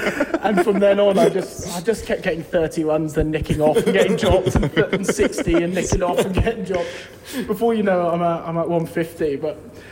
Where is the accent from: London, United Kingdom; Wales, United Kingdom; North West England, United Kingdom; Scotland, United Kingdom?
London, United Kingdom; Wimbledon; I'm a Wimbledon boy, so I'm from London.